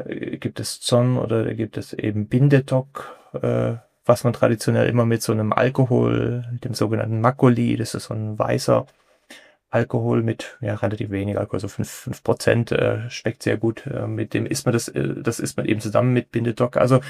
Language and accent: German; Freiburg, Baden-Württemberg, Germany; Also ich komme aus Freiburg